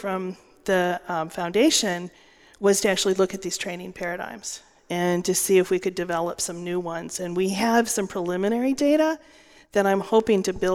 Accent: Rochester, New York, United States; I grew up in Rochester, so I'm used to Western New York.

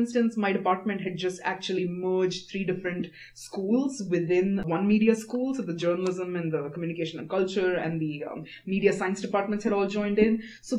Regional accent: India; English is a second language; I identify as an international student.

